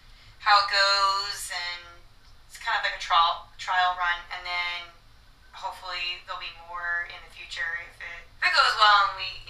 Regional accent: Delaware, United States; I'm from Delaware, okay? Everybody shits on Delaware all the time and says that's boring, and it is.

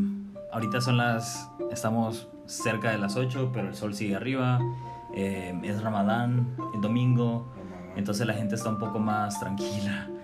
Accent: El Salvador; yo soy de El Salvador, originalmente. Me eduqué como economista, no sé, estudié economía, pero me muevo en cualquier cosa. Entonces, he estado trabajando en diferentes partes del mundo

